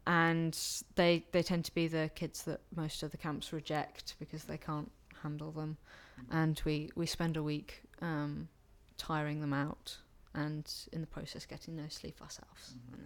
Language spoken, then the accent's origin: English; Bromsgrove, West Midlands, United Kingdom; My date of birth is the 3rd of the 11th, 1989, and I'm from Bromsgrove in Worcestershire.